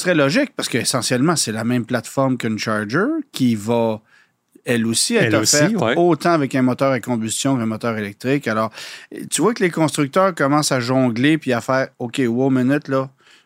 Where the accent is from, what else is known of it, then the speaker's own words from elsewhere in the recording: Quebec, Canada; chez nous au Québec.